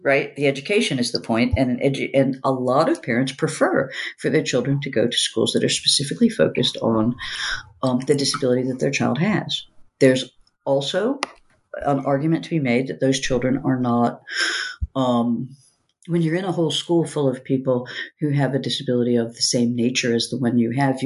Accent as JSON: {"language": "English", "country": "United States", "moved": "yes", "lives_now": "Netherlands", "said": "when I moved here as an American, I was like, yes, we have a social safety net."}